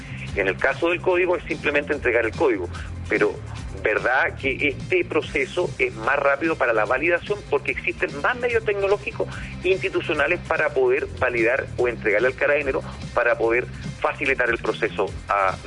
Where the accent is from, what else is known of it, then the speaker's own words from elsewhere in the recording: Chile; los carabineros sí deben ir a sufragar, como todo chileno, porque somos parte de nuestro país